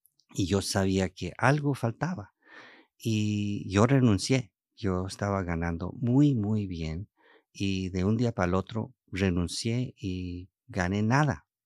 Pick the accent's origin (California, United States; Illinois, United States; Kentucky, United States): California, United States; Los Angeles; accent: not Colombian; also born or lived in Bogotá; Pues yo me crié aquí, en Los Ángeles. Ajá. Pues por eso no tengo el acento colombiano.